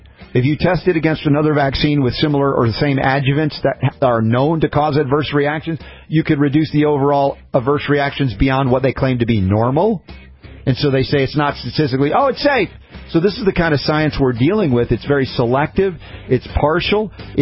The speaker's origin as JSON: {"language": "English", "country": "United States", "tie": "born or raised there", "said": "It corrupted their taste buds by growing up in America like I did."}